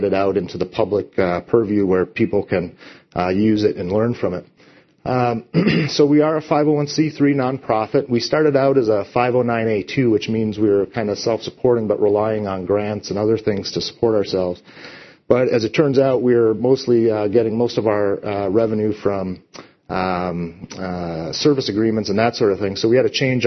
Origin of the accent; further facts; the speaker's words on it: Michigan, United States; but I'm a Midwest guy. I grew up in Michigan, went to school at Michigan State